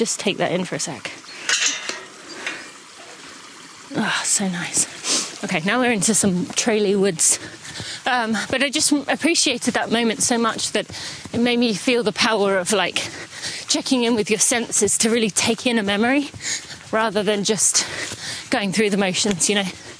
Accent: East of England, United Kingdom; fun fact, my home is near to the Arsenal training ground, Arsenal Football Club, and I used to train on there because one of my friends lived on the property.

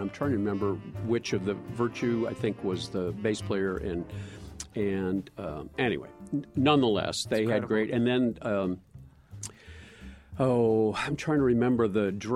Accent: Chicago, Illinois, United States; since I grew up in Chicago, my family lived there.

